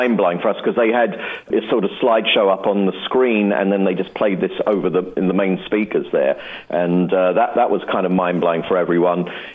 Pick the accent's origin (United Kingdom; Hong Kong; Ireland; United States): United Kingdom; London; also born or lived in Hampstead; In London. Yeah, in North London, a place called Winchmore Hill, which is in North London. And then I lived in Hampstead.